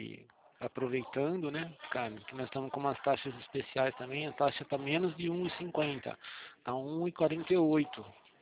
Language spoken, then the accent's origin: Portuguese; Araras, São Paulo, Brazil; Sou daqui de Araras mesmo. A gente também trabalha aqui em Araras.